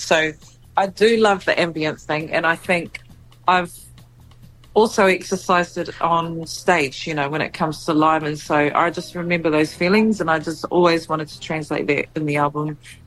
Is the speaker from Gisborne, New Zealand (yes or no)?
no; Porirua, Wellington, New Zealand; I grew up in Porirua, and we're definitely a community of Pali Māori